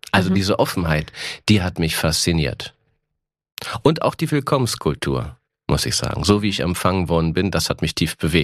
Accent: Hennigsdorf, Brandenburg, Germany; Also ich bin in Hennigsdorf geboren, das ist kein Dorf, wie man vielleicht vermuten könnte, sondern es ist eine Industriestadt mit 25.000 Einwohnern.

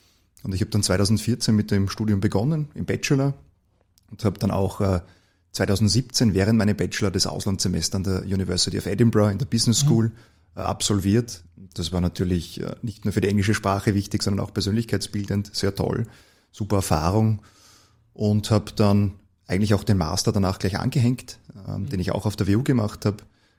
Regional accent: Gmunden, Upper Austria, Austria; born there; moved away as an adult; now in Vienna, Austria; Du, ich bin eigentlich gebürtiger Oberösterreicher.

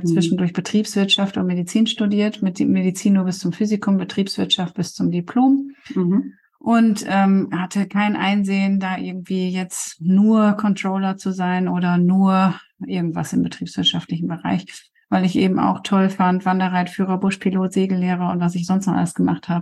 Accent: Coesfeld, North Rhine-Westphalia, Germany; born there; Ich bin gebürtige Coesfelderin und mein Mann kommt aus Rheine. Mhm. Also wir sind beide quasi Münsterlandkinder.

